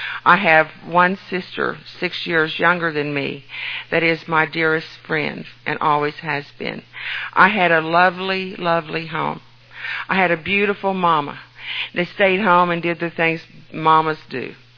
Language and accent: English; Mounds, Oklahoma, United States; And I am from Mounds, Oklahoma. And Mounds, Oklahoma is just right down the road from Tulsa, just about 20 minutes south of Tulsa.